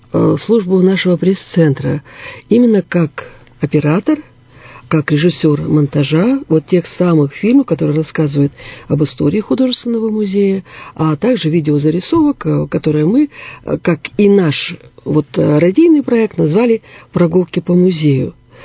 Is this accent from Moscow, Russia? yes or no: no; Irkutsk, Irkutsk Oblast, Russia; я имею смоленские корни. Так получилось, что я иркутянка в первом поколении.